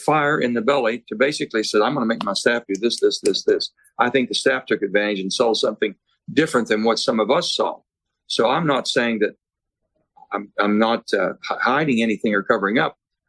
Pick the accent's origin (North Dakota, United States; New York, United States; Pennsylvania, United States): Pennsylvania, United States; You might be in Pittsburgh, close to my hometown.